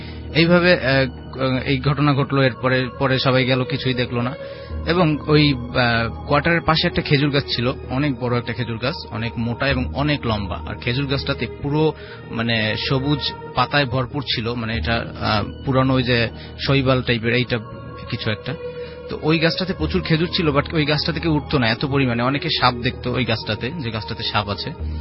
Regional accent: Khulna, Khulna Division, Bangladesh; now in Dhaka, Bangladesh; খুলনা থেকে আসছি, বর্তমানে ঢাকাতেই থাকি।

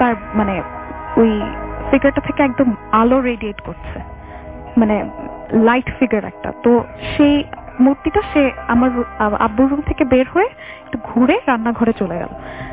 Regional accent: Dhaka, Dhaka Division, Bangladesh; আমি মিরপুর 10 থেকে এসেছি, আমি একজন স্টুডেন্ট।

